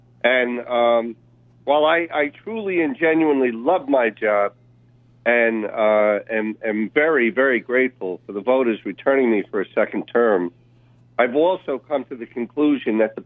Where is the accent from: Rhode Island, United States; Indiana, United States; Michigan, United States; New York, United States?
New York, United States; East Northport; Agriculture, when I grew up in East Northport, it was primarily, you know, broccoli and cucumbers. As a matter of fact, I picked raspberries when I was 8 years old.